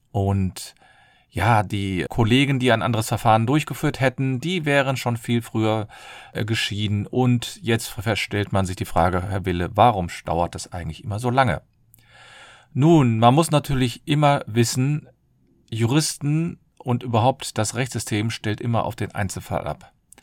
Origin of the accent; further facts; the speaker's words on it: Cologne, North Rhine-Westphalia, Germany; ich komme aus Köln und ich freue mich, dass ihr wieder dabei seid